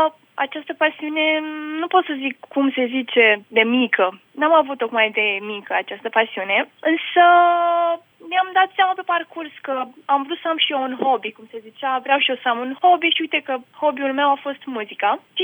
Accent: Moldavia, Romania; Am zis că dacă sunt moldoveancă, vreau să merg pe limba

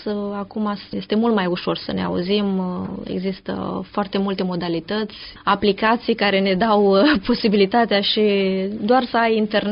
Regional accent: Bârlad, Vaslui County, Romania; moved away as an adult; now in Rome, Italy; Din Bârlad, județul Vaslui.

